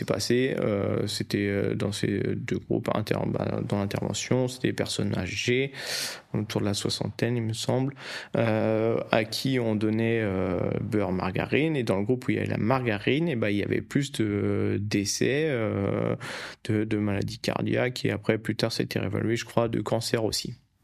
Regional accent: Brittany, France; Mais je suis breton

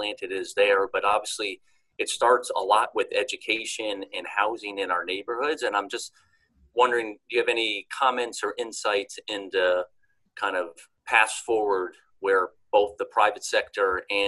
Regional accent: Philadelphia, Pennsylvania, United States; now in Boston, United States; I didn't grow up here. I grew up in Philadelphia

